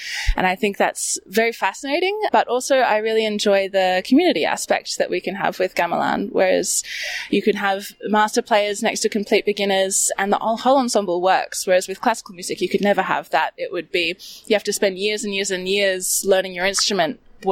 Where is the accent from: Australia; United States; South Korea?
Australia; As an Australian with a white background, like, often it feels like there's a distance between the multicultural aspects of within Australia.